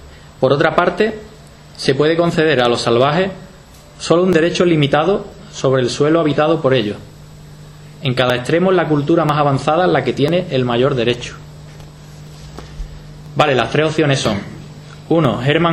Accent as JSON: {"language": "Spanish", "town": "Seville", "region": "Andalusia", "country": "Spain", "said": "Y digo, pues mira, soy de Sevilla, de Andalucía, tal."}